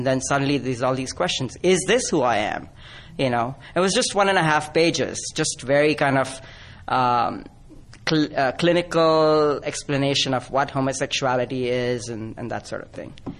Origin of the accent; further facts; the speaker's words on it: Mumbai, Maharashtra, India; I grew up in Mumbai, and I lived there through my mid-20s.